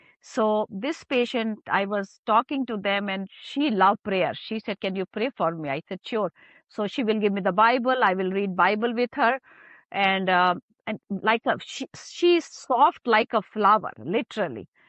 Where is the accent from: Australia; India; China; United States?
India; I cannot preach, but I'm from India, so I know about